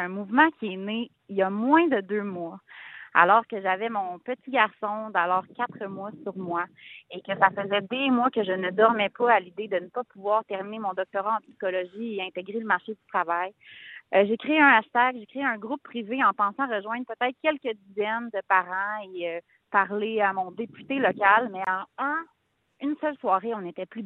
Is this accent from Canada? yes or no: yes; Montreal, Quebec, Canada; now in Bas-Saint-Laurent, Canada; Moi, je suis une Montréalaise nouvellement installée au Bas-Saint-Laurent.